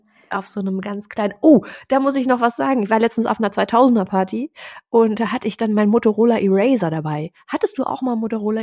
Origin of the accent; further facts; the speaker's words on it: Cologne, North Rhine-Westphalia, Germany; wir sind Kölnerin.